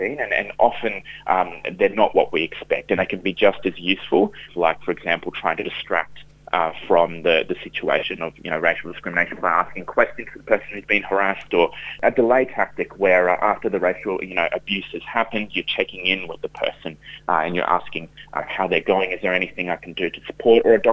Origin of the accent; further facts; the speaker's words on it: Brisbane, Queensland, Australia; when I was born in Brisbane and have lived in Australia my entire life.